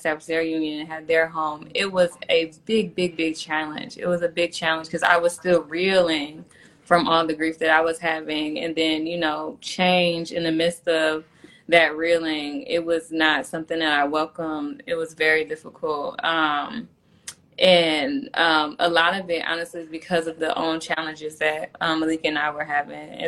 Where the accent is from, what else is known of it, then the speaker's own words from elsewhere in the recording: Cleveland, Ohio, United States; It was at the Movement for Black Lives convening in Cleveland, which was, we were in my hometown